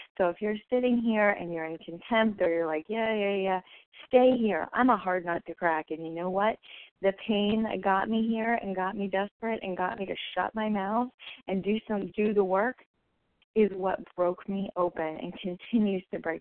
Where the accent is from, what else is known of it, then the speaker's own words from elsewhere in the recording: Boston, Massachusetts, United States; from Boston.